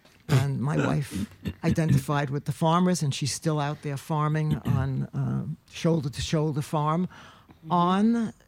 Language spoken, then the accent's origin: English; Bronx, New York, United States; also born or lived in Brooklyn, United States / Manhattan, United States; And I was born in 1938, and I was born in the Bronx, New York. And I lived in the Bronx, and then I lived in Flatbush, Brooklyn, and then I moved up to Manhattan.